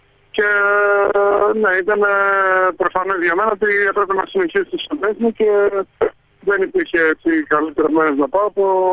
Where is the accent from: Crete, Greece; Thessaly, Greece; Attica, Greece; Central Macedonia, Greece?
Crete, Greece; Είμαι από την Κρήτη, ναι. Και από τους δύο γονείς, ο παπάς είναι από τα Χανιά και η μαμά από την Ιεράπετρα.